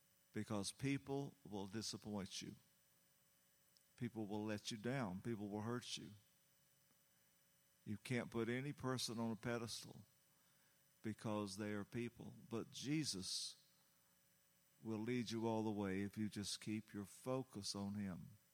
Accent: Southern United States, United States; Now, keep in mind, I'm a Southerner.

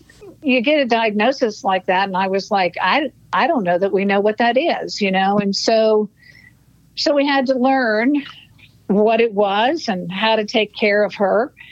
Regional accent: Columbus, Ohio, United States; now in Anderson, United States; So, of course, Randy was from Anderson, born and raised in Anderson, and I was Columbus, Ohio. So it's just about 3 hours apart.

